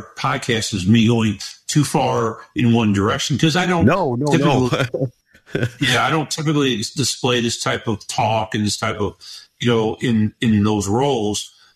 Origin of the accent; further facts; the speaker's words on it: St. Louis, Missouri, United States; So growing up in South St. Louis like I did, it's a like any other urban areas, it's compacted. We have homes that are next to each other, 36 inches apart.